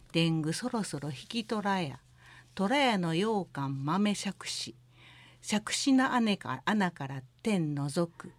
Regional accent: Nishinomiya, Hyogo, Japan; moved away as an adult; now in Takarazuka, Japan; 生まれ育ち、結婚するまで、はい、西宮で、結婚してから宝塚の方に、

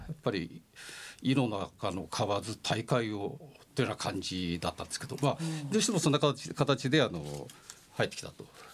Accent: Nagano, Japan; 私は長野県の出身なんですけども、ちょうど高度経済成長で田舎の次男三男は大体都会に出てくというのが当たり前ですし

